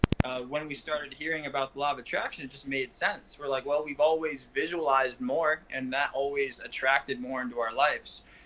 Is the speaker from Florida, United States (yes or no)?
yes; Florida, United States; I'm from Florida.